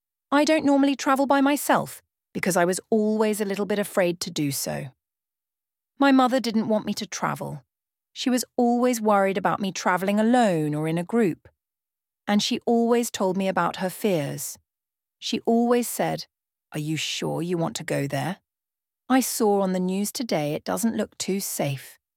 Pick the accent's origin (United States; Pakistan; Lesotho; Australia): United States; Illinois; places that were really close to my home state, Illinois, like Philadelphia or Missouri